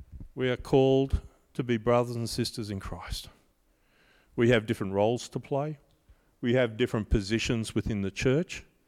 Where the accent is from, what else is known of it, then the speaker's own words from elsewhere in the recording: Australia; everything you've done is worthless and useless because I'm from Australia and you're not